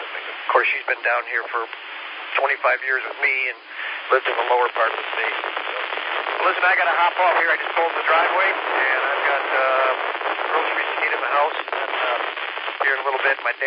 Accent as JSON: {"language": "English", "region": "Michigan", "country": "United States", "tie": "born or raised there", "said": "I was born in Michigan. Learned how to drive in Michigan. In Michigan winters."}